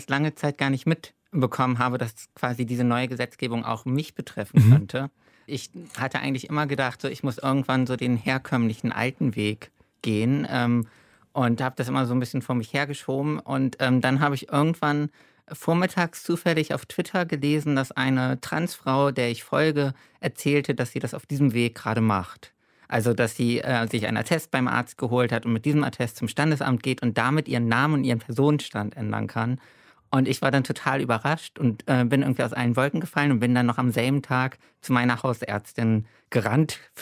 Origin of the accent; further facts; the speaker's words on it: Bremen, Germany; born there; Ich hatte das Problem, dass ich nicht gebürtig aus Berlin komme, sondern aus Bremen.